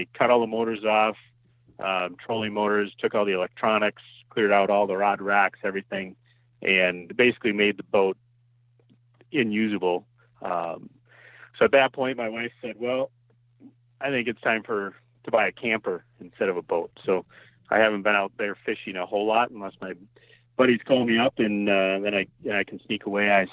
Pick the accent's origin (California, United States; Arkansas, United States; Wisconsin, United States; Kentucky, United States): Wisconsin, United States; Yeah, so I'm from South Central Wisconsin. I live in Stoughton, Wisconsin.